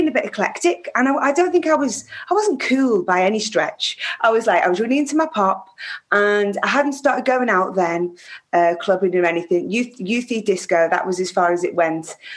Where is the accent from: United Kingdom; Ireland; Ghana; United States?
United Kingdom; Prescot, North West England; born there; I was born in Whiston Hospital, which is in Prescott, which is just outside Liverpool.